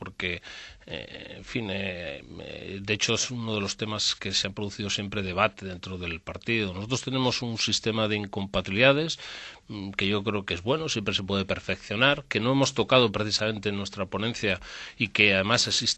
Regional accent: Zamora, Castile and León, Spain; pero por ejemplo en mi tierra, en Zamora, no se vota directamente

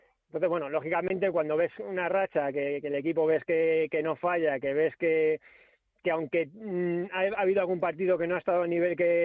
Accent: Alcalá de Henares, Community of Madrid, Spain; yo soy de Alcalá

